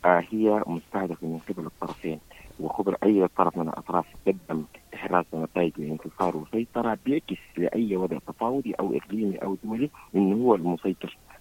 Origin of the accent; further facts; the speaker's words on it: Sudan; لأن نحن كسودانيين الآن مفترض نرى إلى وضعنا الوطني ورحمتنا الوطنية والقومية.